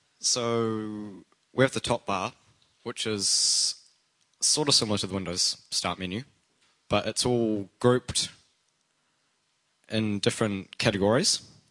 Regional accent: Wellington, New Zealand; We're from Marsden Whitby, which is a lot smaller.

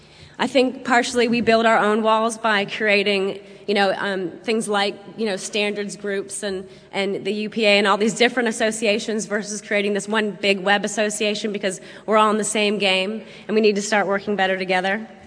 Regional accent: United States; now in New Zealand; I'm American. You know, every Kiwi in the room here knows that I'm American, but probably the Americans in the room probably think I sound a bit funny.

